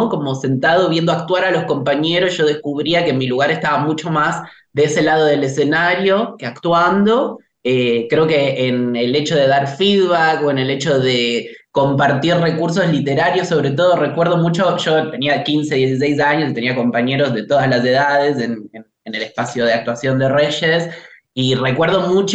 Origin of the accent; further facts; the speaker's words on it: Tucumán, Argentina; Soy tucumano.